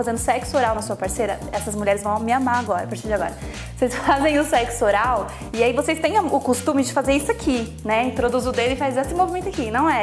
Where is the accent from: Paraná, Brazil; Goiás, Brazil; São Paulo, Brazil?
São Paulo, Brazil; Eu sou de São Paulo, atendo em São Paulo.